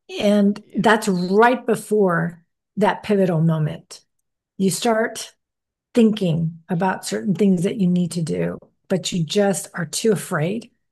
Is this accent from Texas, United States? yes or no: yes; Texas, United States; And I'm not from Houston, Texas. I was from South Texas.